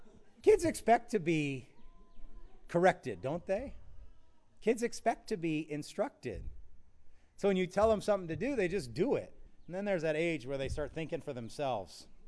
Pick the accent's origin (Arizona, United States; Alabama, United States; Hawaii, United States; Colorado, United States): Hawaii, United States; Waimanalo; We were going to catch these chickens that we saw because we're from Waimanalo.